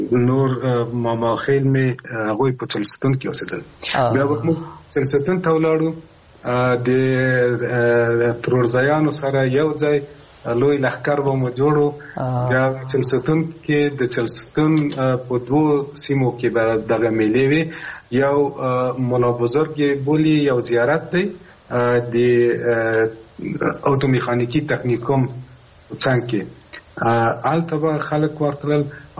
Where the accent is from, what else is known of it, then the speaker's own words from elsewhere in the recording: Kabul, Afghanistan; زما ماشومتوب خو په کابل کې دی تیر شوی دی